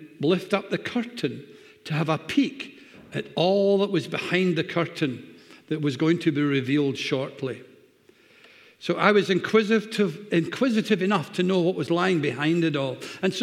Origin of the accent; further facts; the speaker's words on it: Glasgow, Scotland, United Kingdom; I was raised in Glasgow.